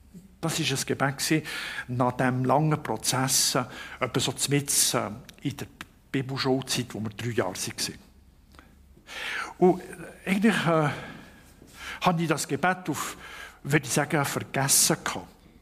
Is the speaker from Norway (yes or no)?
no; Bern, Switzerland; ich bin ein Berner, oder das geht ganz langsam bei mir, vom Jura, die sind ein bisschen mehr direkt, aber das sind ja Berner